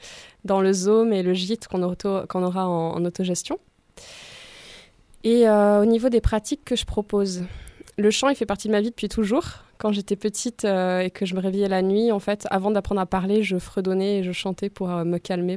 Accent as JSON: {"language": "French", "town": "Grenoble", "region": "Auvergne-Rhône-Alpes", "country": "France", "said": "Je viens de Grenoble et ça fait depuis 2016 que j'habite ici."}